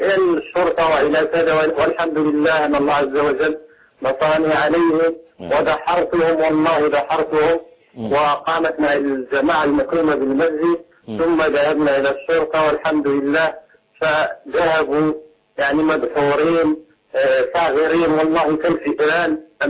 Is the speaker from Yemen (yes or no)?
no; Morocco; now in Granada, Spain; أنا بصراحة أنا كنت أنا من المغرب، وصراحة كنت أنا شيعية.